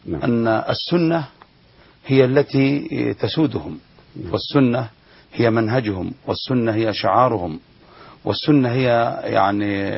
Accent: Egypt; ويوجد من ينفخ في الشيء القليل حتى كما يقال عندنا في مصر حتى تصير الحبة قبة

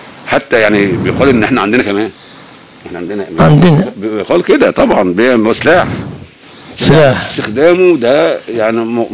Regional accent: Egypt; هم مات 20 واحد عندنا في مصر من السيول

